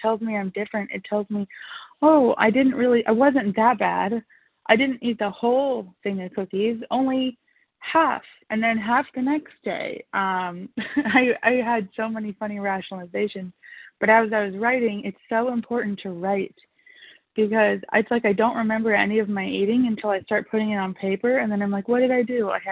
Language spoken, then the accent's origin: English; Columbia, Tennessee, United States; I'm from Columbia, Tennessee